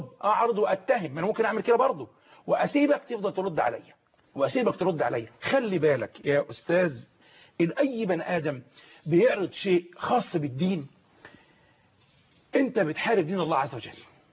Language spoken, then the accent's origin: Arabic; Suez, Suez Governorate, Egypt; يعني إنه في عندنا في السويس